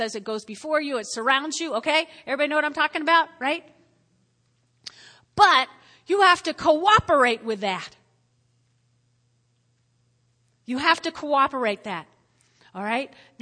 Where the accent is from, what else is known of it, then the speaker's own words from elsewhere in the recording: New Jersey, United States; I'm from New Jersey. I can say things a little rough sometimes, okay?